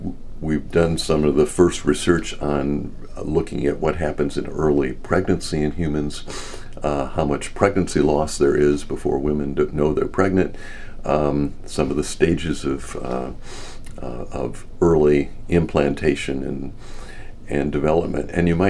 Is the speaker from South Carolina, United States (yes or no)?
no; Michigan, United States; I grew up in Michigan.